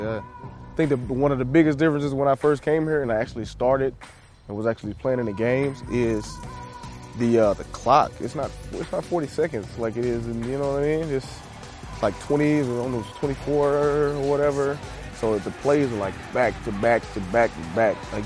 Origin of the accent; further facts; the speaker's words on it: United States; moved away as an adult; now in Canada; I'm from the States, right? So you always have that dream of going to the NFL.